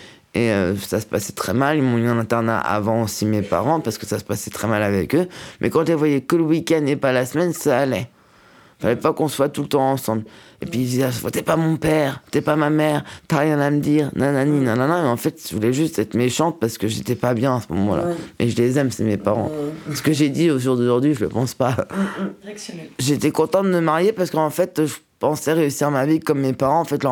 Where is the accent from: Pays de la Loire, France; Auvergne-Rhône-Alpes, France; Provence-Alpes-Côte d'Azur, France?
Pays de la Loire, France; Nantes; Moi, j'ai vécu toute une bonne partie de ma vie vers Nantes, l'agglomération nantaise. Je suis né à Nantes. J'étais abandonné vers mes 2 ans dans un foyer de l'ASE à Nantes.